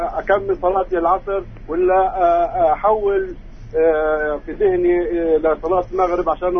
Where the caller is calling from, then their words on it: Jerusalem, Palestine; من القدس.